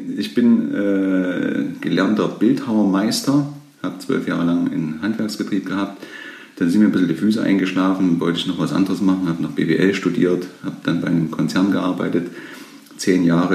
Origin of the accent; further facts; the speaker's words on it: Thuringia, Germany; accent: Thuringian; Ich lasse die Sprache mal nicht glatt ziehen und habe also immer noch meinen Thüringer Dialekt mit dabei.